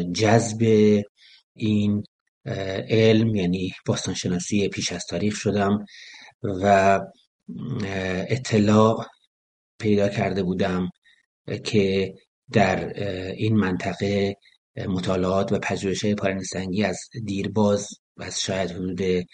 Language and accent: Persian; Kermanshah, Iran; برای خودم اهل کرمانشاه هستم